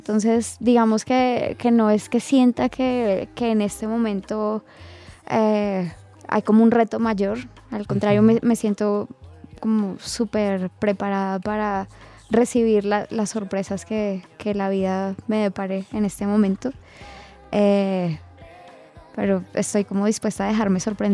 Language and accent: Spanish; Bogotá, Colombia; ver a esta mujer totalmente irreverente con la que me siento totalmente identificada como bogotana